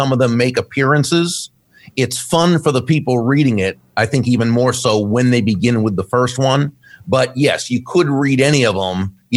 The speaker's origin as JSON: {"language": "English", "region": "Massachusetts", "country": "United States", "tie": "born or raised there", "lives_now": "Florida, United States", "said": "No, I grew up in Massachusetts, but got down south as fast as I could."}